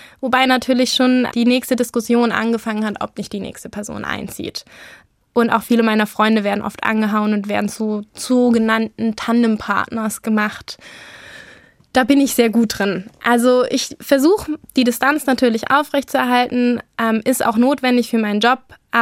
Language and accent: German; Metzingen, Baden-Württemberg, Germany; ich komme aus der Metzinger Gegend